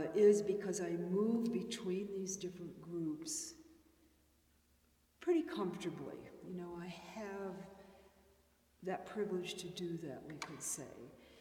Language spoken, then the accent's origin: English; Chicago, Illinois, United States; Oh, I grew up in Chicago.